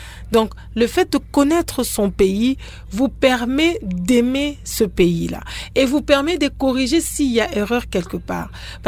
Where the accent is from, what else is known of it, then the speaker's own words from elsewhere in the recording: DR Congo; chez nous, on est congolais